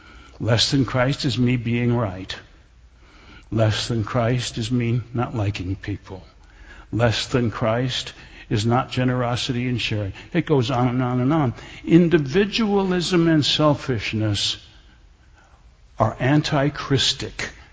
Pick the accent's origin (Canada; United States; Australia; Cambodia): United States; Kenosha, Wisconsin; born there; I was born in Kenosha, Wisconsin, 1943